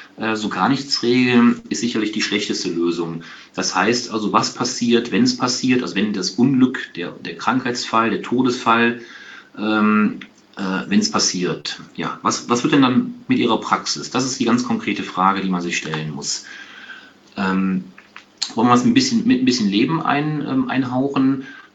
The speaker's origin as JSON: {"language": "German", "town": "Aachen", "region": "North Rhine-Westphalia", "country": "Germany", "said": "ich bin kein Kölner, ich komme aus Aachen"}